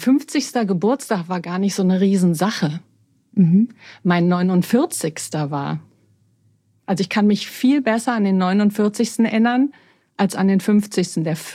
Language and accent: German; Berlin, Germany; Also ich bin ja gebürtige Berlinerin, so eine richtig echte Berliner Pflanze. Mhm. Bin am Kotti groß geworden